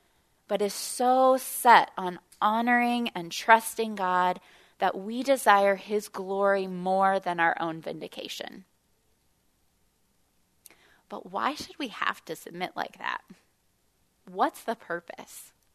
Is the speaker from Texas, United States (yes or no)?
no; Kentucky, United States; I'm from Kentucky, and I went to a college deep in horse country.